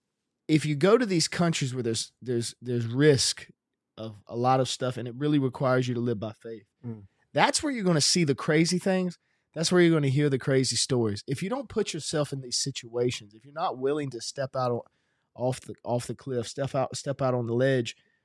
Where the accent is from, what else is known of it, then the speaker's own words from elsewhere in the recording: United States; Actually, the kingdom of God is my people, but in the natural, I'm an American.